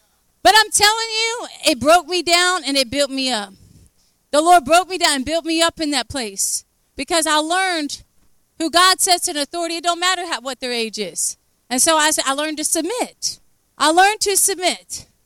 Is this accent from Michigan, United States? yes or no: no; Virginia, United States; I had never even been to Alabama before. Never. I'm from Virginia. Did y'all know that? I'm from Virginia.